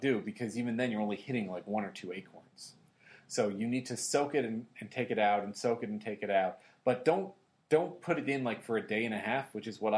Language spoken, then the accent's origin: English; Ireland; despite the fact that I'm Irish and, you know, Irish have the potato stuff